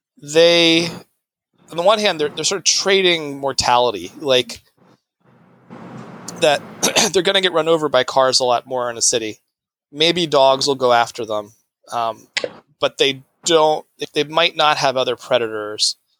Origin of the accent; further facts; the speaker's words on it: Ohio, United States; I grew up in Central Ohio, and I think of you'd see a bunch of them, like wherever you went.